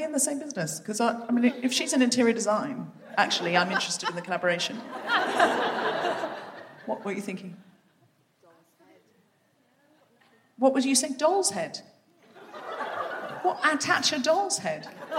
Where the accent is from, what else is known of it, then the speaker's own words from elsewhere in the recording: London, United Kingdom; I'm from London